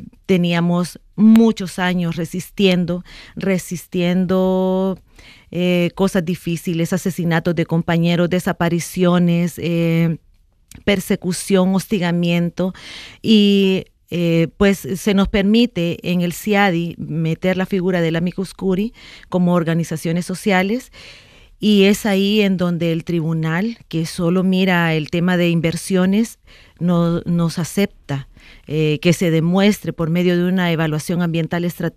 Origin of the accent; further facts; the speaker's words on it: El Salvador; Nosotros en El Salvador hemos sido el único país en el mundo